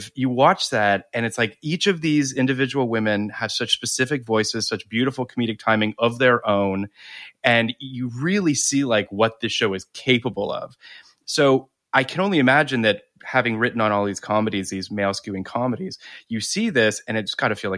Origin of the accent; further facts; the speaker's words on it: Canada; I was living in Toronto at the time. So I'm Canadian.